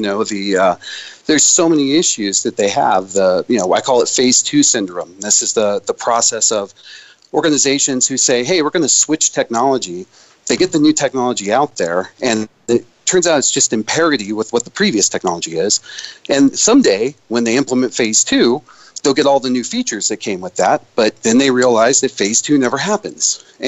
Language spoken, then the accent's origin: English; Tampa, Florida, United States; Yeah, I grew up in Tampa, so.